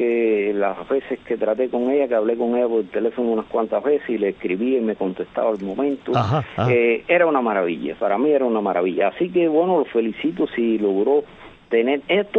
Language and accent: Spanish; Campo Florido, Havana, Cuba; Yo soy de Campo Florido.